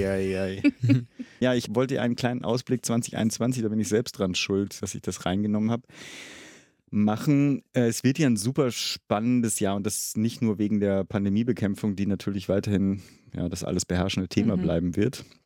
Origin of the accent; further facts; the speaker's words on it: Berlin, Germany; ja, ist man ja als Berliner irgendwie schon